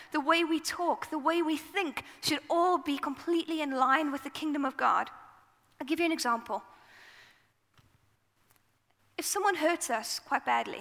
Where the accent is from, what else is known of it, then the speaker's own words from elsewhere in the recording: South Africa; accent: South African; From my accent, if you don't know me, I am from South Africa. I was born and bred in South Africa.